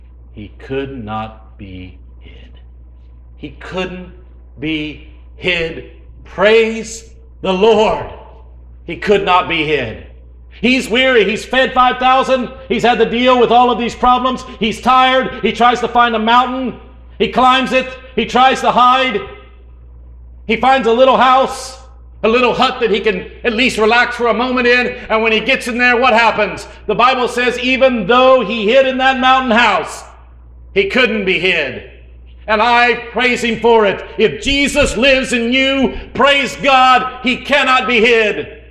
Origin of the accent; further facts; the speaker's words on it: Ohio, United States; And I grew up around Captina Creek. And we had a beautiful creek because it was right below the coal mine.